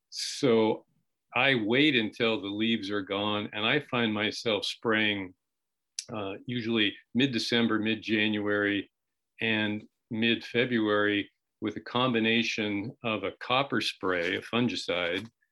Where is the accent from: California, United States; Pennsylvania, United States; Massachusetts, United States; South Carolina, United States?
California, United States; Salinas; When I was growing up in Salinas, my mom had two apple trees and a pear tree